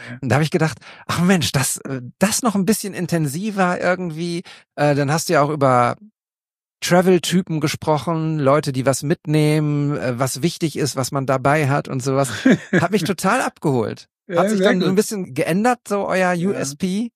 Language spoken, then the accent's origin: German; Münster, North Rhine-Westphalia, Germany; ich komme ja gebürtig aus Münster, und in Münster, in der Nähe von Münster, gibt's den Flughafen.